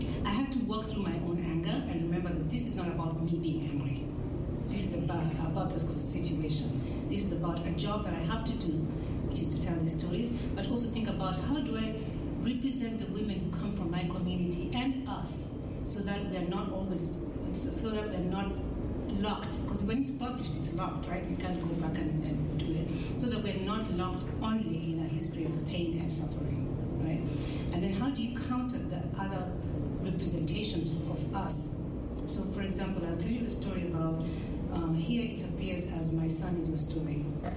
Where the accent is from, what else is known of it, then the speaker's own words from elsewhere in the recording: Kenya; When I was growing up in Kenya, from grade 1 to grade 4, we had Swahili lessons as well as English. And I could speak Swahili as well as I could speak English